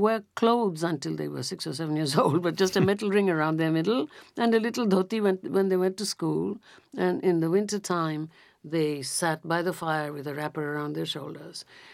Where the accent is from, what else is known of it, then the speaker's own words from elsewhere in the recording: Calcutta, West Bengal, India; born there; So he left in 1937. And so therefore I was born in Calcutta. We were already in Calcutta.